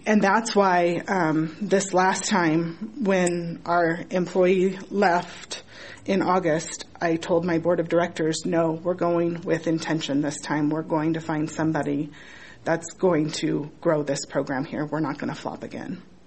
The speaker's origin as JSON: {"language": "English", "region": "Nebraska", "country": "United States", "said": "I am from Seward County. I live in Utica, but I work in the Seward office"}